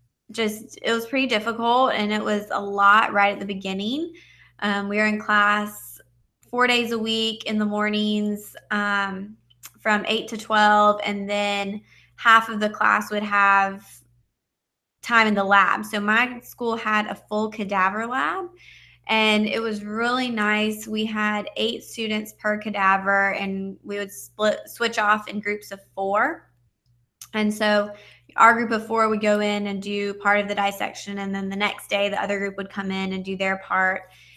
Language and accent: English; Georgia, United States; I am from Georgia, and I graduated high school in 2008. I went to the University of Georgia.